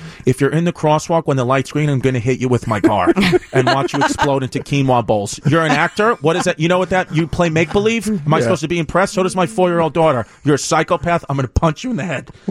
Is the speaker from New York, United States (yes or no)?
yes; New York, United States; listen, I'm from New York.